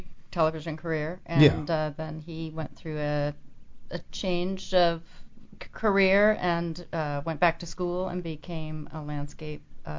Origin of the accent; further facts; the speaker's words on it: Minneapolis, Minnesota, United States; born there; also born or lived in Colorado; I was born in Minneapolis.